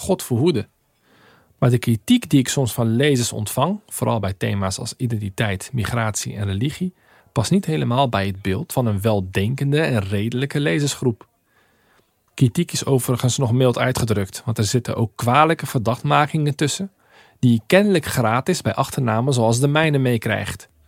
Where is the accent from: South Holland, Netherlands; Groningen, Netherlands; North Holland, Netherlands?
South Holland, Netherlands; Rotterdam; Ik grap wel eens dat ik als Rotterdammer de R in NRC probeer hoog te houden.